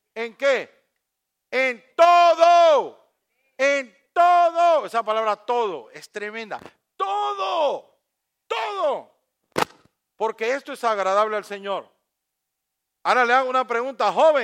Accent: Puerto Rico; Soy puertorriqueño. Yo no soy hondureño.

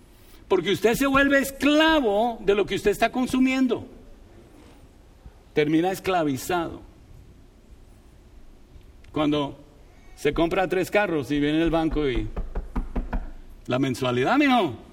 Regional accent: Bogotá, Colombia; now in United States; Yo nací en Bogotá y yo nací en un barrio que era pudiente. Pero yo también iba a los barrios que no eran tan pudientes. Yo sé lo que es la pobreza. Cuando vine a Estados Unidos no tenía nada, nada.

